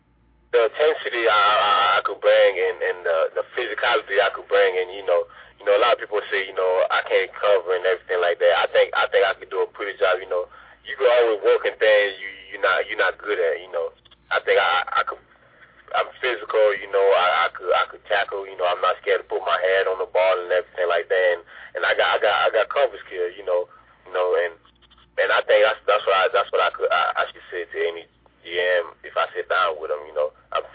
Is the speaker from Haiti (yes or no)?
yes; Haiti; now in United States; I was born in Haiti, you know. I growing up in Haiti, I never knew I was going to be in America.